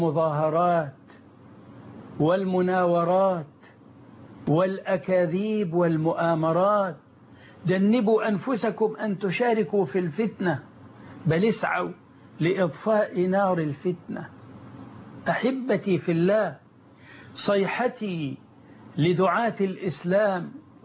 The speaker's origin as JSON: {"language": "Arabic", "country": "Egypt"}